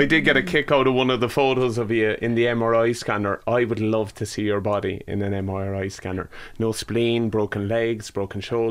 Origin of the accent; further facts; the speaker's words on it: Ireland; That's from our soul as Irish people.